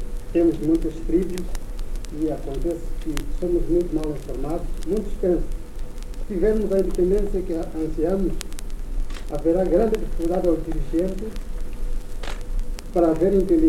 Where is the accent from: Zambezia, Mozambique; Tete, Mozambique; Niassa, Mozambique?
Niassa, Mozambique; Metangula; Eu sou de Niassa.